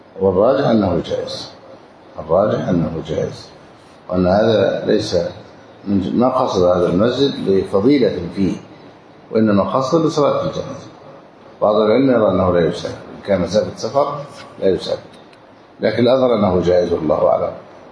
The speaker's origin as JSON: {"language": "Arabic", "country": "Egypt", "said": "هذا كثير خصوصا عندنا في مصر منتشر."}